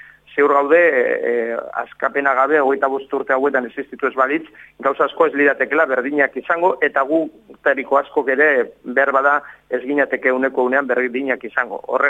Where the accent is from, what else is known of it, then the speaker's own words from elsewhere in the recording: Basque Country, Spain; Euskal Herritik gatoz 3 milioi biztanle dituen herri batetik, Estatu Espainiar eta Frantsesen artean kokatuta dagoena